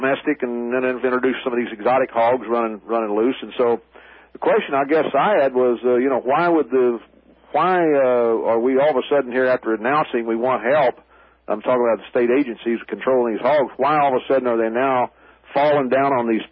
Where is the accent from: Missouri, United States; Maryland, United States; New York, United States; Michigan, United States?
Missouri, United States; Yeah, I'm from down in Ripley County. I was raised in Ripley County along the Current River